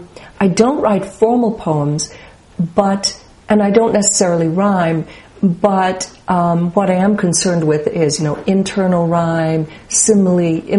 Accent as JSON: {"language": "English", "town": "Dublin", "region": "Leinster", "country": "Ireland", "tie": "born or raised there"}